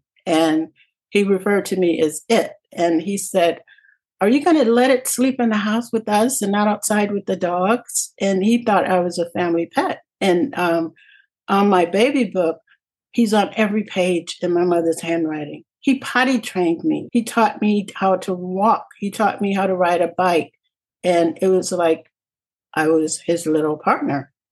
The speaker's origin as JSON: {"language": "English", "region": "Alabama", "country": "United States", "tie": "born or raised there", "said": "But growing up in Alabama, I could see that in him."}